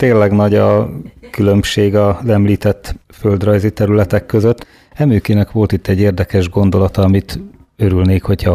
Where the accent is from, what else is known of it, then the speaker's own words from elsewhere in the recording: Great Hungarian Plain, Hungary; Hát ez nekünk alföldieknek, akik itt születtünk, meg valószínűleg itt is fogunk majd átlépni az örökké valóságba, hát ez megszokott meg, ez a természetes.